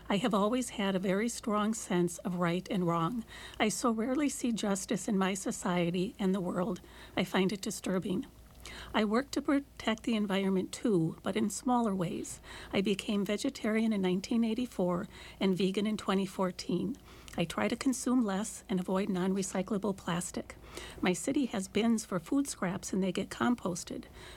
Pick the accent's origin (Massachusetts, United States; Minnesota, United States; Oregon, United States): Minnesota, United States; I talk about the weather because I'm Minnesotan